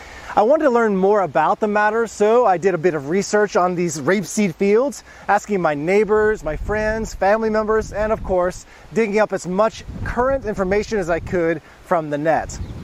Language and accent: English; United States; now in Poland; But being an American living in Poland